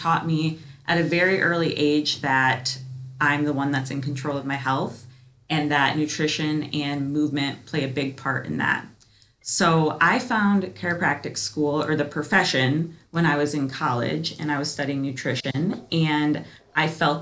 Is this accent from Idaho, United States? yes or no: no; Williamston, Michigan, United States; I grew up in Williamson, Michigan, and then I went to undergrad at Michigan State University